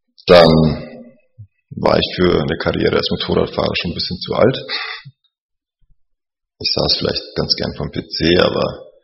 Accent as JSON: {"language": "German", "region": "Bavaria", "country": "Germany", "said": "26, studiere am TSR, wie schon gesagt. Ich komme ursprünglich aus Bayern, da war ich jetzt eine Woche. Das heißt, wenn ich ein bisschen Akzent habe, verzeiht es mir. Es geht nicht ganz weg."}